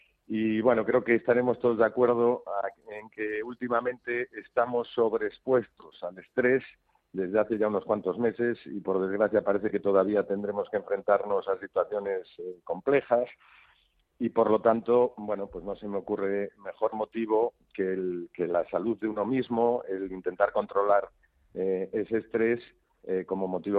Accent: Galicia, Spain; como buen gallego

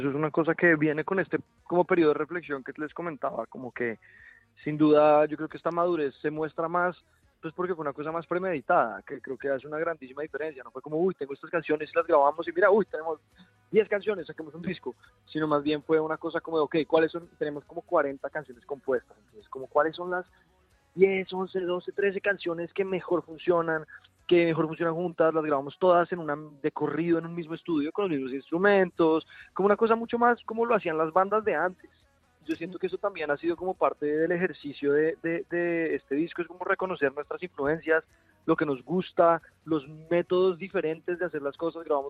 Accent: Colombia; Nosotros somos colombianos y claro, digamos que empezamos a tocar en bares y en restaurantes en Bogotá

